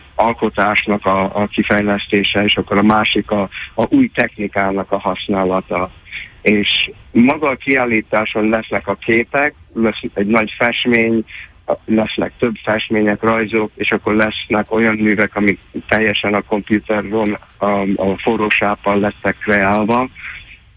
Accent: Cleveland, Ohio, United States; itt Clevelandban nőttem föl, és itt jártam a képzőművészeti főiskolába, a Cleveland Institute of Art-ba

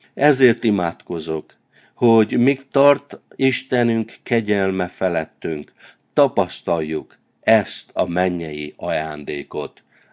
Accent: Transylvania, Romania; amikor Erdélyben nőttem fel a kommunizmus ideje alatt

